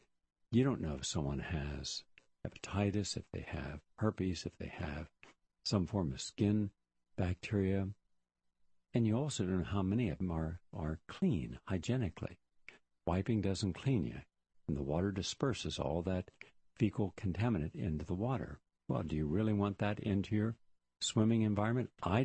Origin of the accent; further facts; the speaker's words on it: the South, United States; I grew up in the South. Collard greens are just virtually common there.